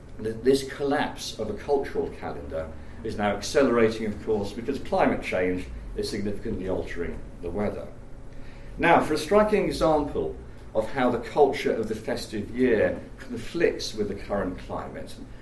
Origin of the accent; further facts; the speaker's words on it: Northampton, East Midlands, United Kingdom; born there; I'm particularly pleased to be here in Northampton because I was born in Northampton General Hospital, just a mile or so from here.